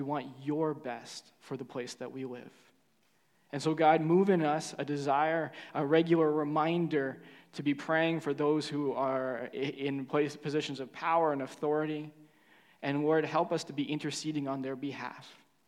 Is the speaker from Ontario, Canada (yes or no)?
yes; Cambridge, Ontario, Canada; I grew up in Cambridge in my high school years, and I attended Galt Collegiate Institute downtown.